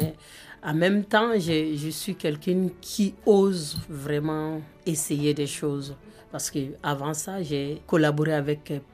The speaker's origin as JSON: {"language": "French", "country": "Mali", "said": "je suis du Sud, extrême Sud du Mali"}